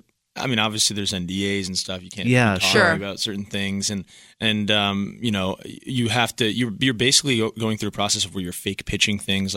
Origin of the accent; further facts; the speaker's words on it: Rochester, New York, United States; Like, I obviously was like, I'm from Rochester, New York, and stuff like that.